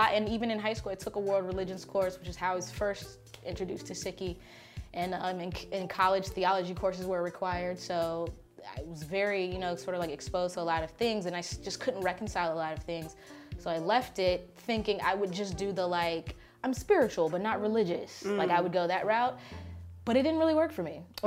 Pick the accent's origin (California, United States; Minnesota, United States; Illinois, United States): California, United States; But I was raised Baptist in California, so it's a little bit different than